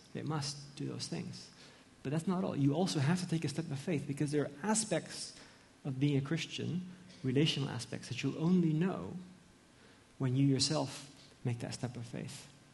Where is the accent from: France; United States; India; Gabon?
Gabon; when I was growing up in Gabon in Central Africa